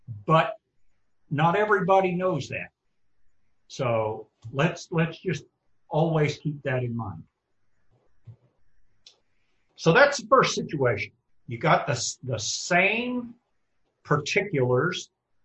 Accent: Kentucky, United States; But I grew up in Kentucky.

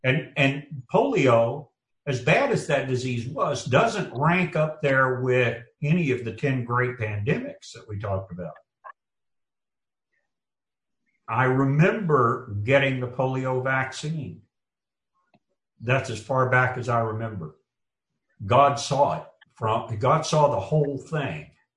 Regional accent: United States; I'm an American, and so my view of the world is what has happened in my little corner of it in America.

